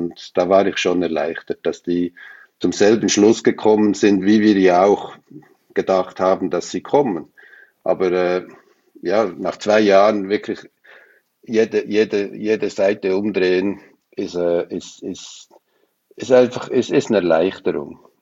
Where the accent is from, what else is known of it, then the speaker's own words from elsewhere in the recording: Switzerland; als Schweizer bin ich halt eher in den Bergen zu Hause als am Meer.